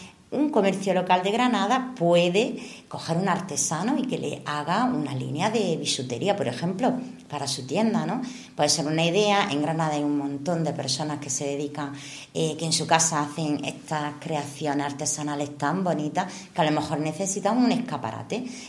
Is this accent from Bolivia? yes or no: no; Italy; Spanish is a second language; now in Spain; porque hablo mejor el español que él. A él se le nota mucho más que a mí, que yo soy italiana.